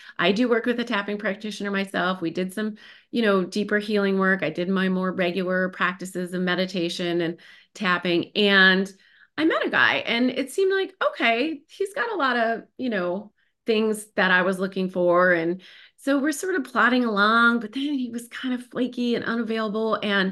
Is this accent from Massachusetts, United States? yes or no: yes; Massachusetts, United States; I'm from Massachusetts, by the way. So, and as you all know, up in New England, the towns are very small. And my high school was 400 people, very small public high school.